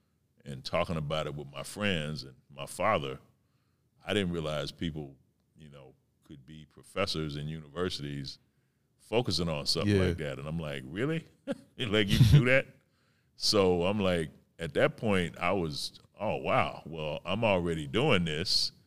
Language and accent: English; Detroit, Michigan, United States; I mean, I'm from Detroit, like, you know, you might see a pimp in the street rhyming.